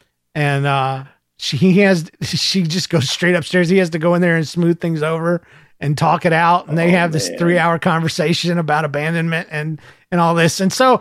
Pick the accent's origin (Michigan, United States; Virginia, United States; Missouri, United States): Michigan, United States; Since I'm from Michigan, we decided to meet halfway in Ohio and spend the day together.